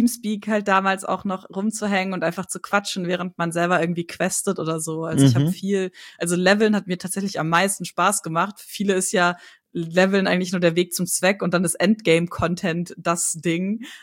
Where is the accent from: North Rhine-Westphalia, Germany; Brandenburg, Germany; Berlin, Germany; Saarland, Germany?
North Rhine-Westphalia, Germany; Hagen; Ich komme tatsächlich aus Hagen. Eigentlich ist Hagen eine Großstadt, aber in Hagen ist nicht viel los. Hagen liegt südlich von Dortmund, 20 Kilometer.